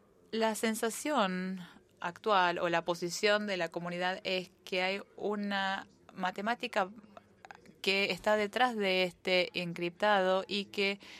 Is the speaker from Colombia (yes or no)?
no; Fiji; Spanish is a second language; soy de Fiji